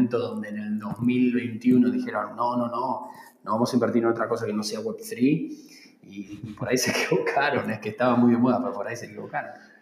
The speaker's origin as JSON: {"language": "Spanish", "country": "Argentina", "said": "Sí, los argentinos somos muy de rock, la verdad."}